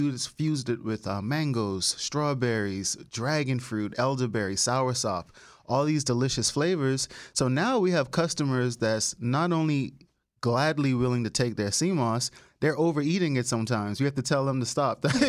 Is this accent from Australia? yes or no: no; Bahamas; So I was born and raised in the Bahamas.